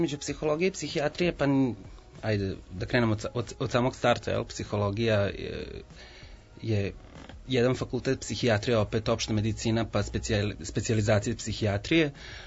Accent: Nadalj, Vojvodina, Serbia; now in Novi Sad, Serbia; Obožavam svoje detinjstvo u Nadalju, uopšte vojvođanska sela jako volim, tako da živim u Novom Sadu skoro 15 godina, ali rado se vraćam i vrlo često odlazim.

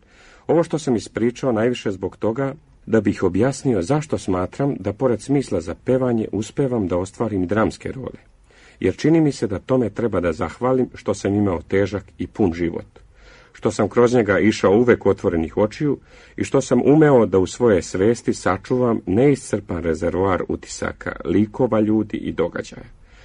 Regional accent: Bosnia & Herzegovina; Rođen sam u Bosni, i od mali nogu bio sam okružen pesmom, i to ne samo sevdalinkama. Prošao sam razne krajeve Bosne, gde su melosi vrlo različiti.

